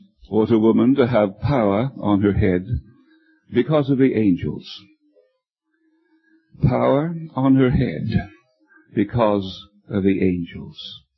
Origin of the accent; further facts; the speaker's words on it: Brisbane, Queensland, Australia; I come from Australia, from Brisbane in Queensland, Australia.